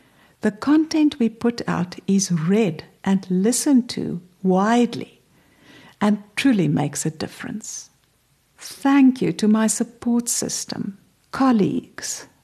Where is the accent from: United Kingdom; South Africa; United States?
South Africa; accent: South African; they even seem to understand my South African accent.